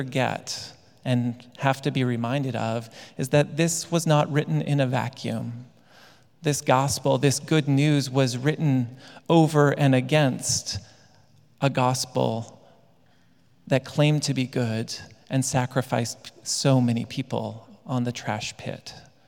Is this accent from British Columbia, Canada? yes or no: no; Cambridge, Ontario, Canada; I can remember one summer in my hometown going out onto the streets of Cambridge, Ontario as part of our mission to tell people about the love of God.